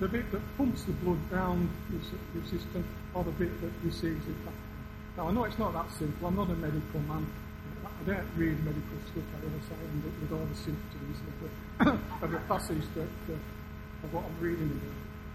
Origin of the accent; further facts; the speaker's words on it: Yorkshire and the Humber, United Kingdom; accent: Yorkshire; I come from Yorkshire originally. I discovered a few weeks ago that I'm what is known as a professional Yorkshireman. I've never really tried to lose my accent.